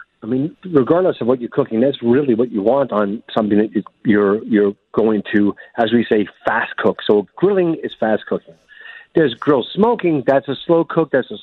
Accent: Brooklyn, New York, United States; Look, I'm born and raised in Brooklyn. We don't have the time or the space.

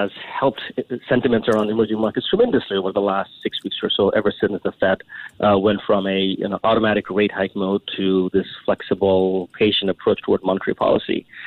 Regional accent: Singapore; my home country, Singapore

